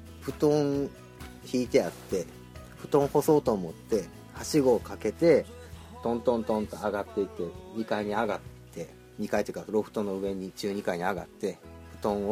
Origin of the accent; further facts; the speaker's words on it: Osaka, Japan; now in Tokyo, Japan; 僕大阪出身で東京に来たのが何歳の時やったとか何年の時やったとか